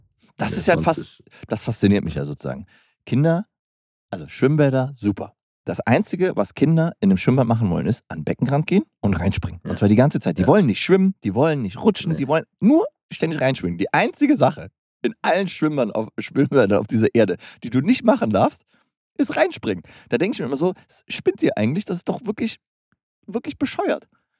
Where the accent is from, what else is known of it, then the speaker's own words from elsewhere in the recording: Berlin, Germany; Ich komme aus Berlin